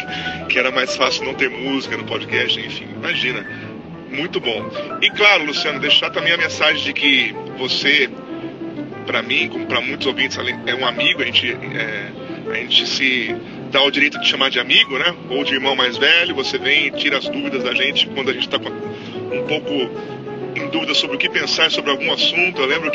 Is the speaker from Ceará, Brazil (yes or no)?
no; São Paulo, Brazil